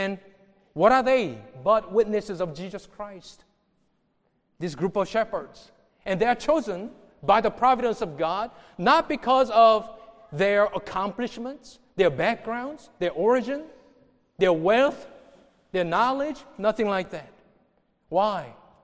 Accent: Texas, United States; You know, I grew up in Texas, and I was in college

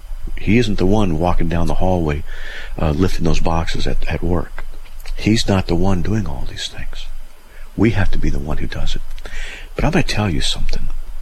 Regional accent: California, United States; now in Idaho, United States; Let me tell you, I'm from Southern California.

